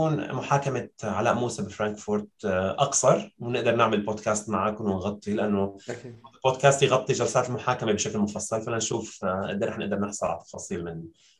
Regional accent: Syria; في خطر علينا كسوريين

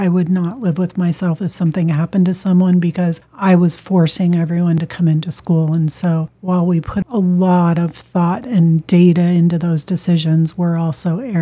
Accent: Erie, Pennsylvania, United States; I always say my hometown of Erie, Pennsylvania is often in the top three spots for snowfall.

